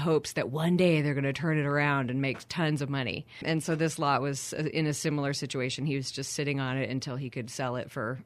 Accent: Seattle, Washington, United States; also born or lived in Idaho; now in Oakland, United States; Yeah. I'm from Seattle. Originally, I was born in Idaho and then moved to the Northwest. Moved to rural Washington, and then went to school in Seattle, lived there for about 10 years, and then moved to Oakland.

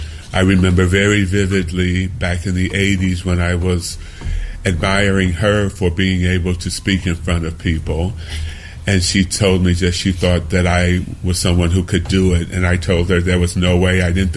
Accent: Chicago, Illinois, United States; born there; A little bit of my personal history is I was born in Chicago, and I struggled with, obviously, my identity as a gay man and my identity as an African American.

